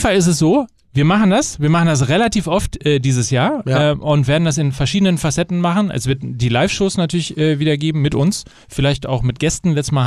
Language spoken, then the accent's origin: German; North Rhine-Westphalia, Germany; SC Verl, muss man dazu sagen, ist in Ostwestfalen und liegt genau 13 Kilometer von meinem Heimatort, beziehungsweise von meinem, von dem Haus, wie heißt denn das? Mein Elternhaus. Von meinem Elternhaus.